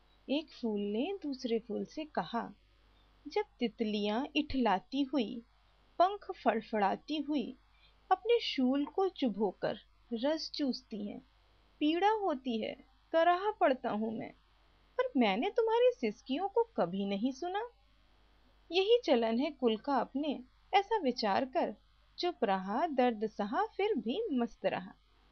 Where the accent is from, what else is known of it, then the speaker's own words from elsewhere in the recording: Lucknow, Uttar Pradesh, India; अदब और तहजीब के शहर लखनऊ में है मेरा आशियाना, इसी शहर में पली बड़ी पढ़ी लिखी यही है फसाना।